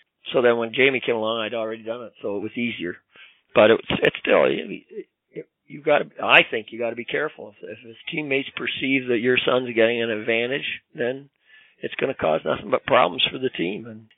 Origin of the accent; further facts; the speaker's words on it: Canada; That's kind of being a Canadian, I guess.